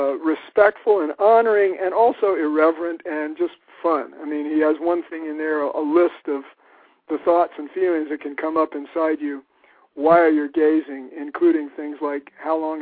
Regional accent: New York, United States; I came from New York myself.

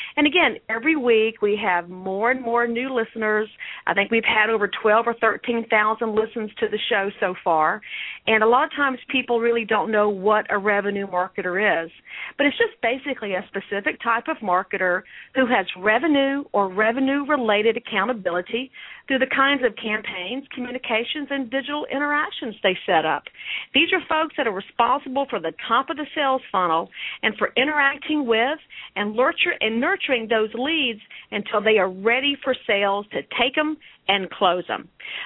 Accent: Georgia, United States; now in San Francisco, United States; I'm from Georgia, and you're absolutely right. And, again, I'm calling from San Francisco

